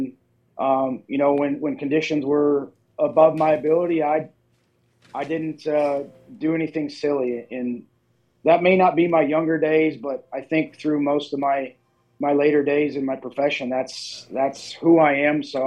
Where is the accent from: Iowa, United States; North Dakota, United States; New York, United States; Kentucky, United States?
North Dakota, United States; Minot; and growing up in Minot, you know, working at my dad's service center, changing oil and stuff.